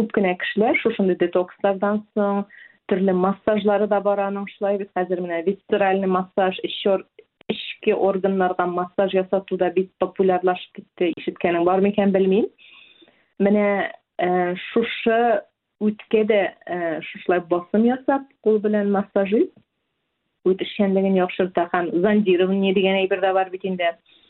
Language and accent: Tatar; Kukmor, Tatarstan, Russia; безнең Кукмар аякларында бик нык шәл бәйләү бик популяр иде. Шәл бәйләүчеләр бик атаклы шәл бәйләүчеләр безнең яклардан чыккан.